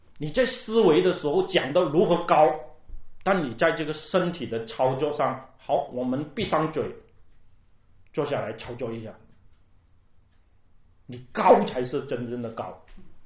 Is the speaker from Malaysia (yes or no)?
no; China; 我是中国人的那个年代都有办法发明